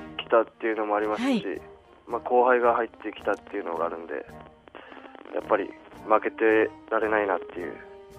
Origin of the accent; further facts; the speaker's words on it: Hyogo, Japan; 兵庫県出身です。